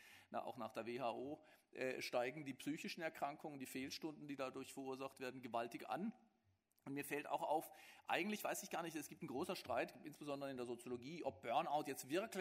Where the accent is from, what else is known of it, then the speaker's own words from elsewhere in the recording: Baden-Württemberg, Germany; dann konnten wir als Schwarzwälder bis nach Stuttgart fahren. Hätten wir nie getan, weil wir sind Badener, aber egal.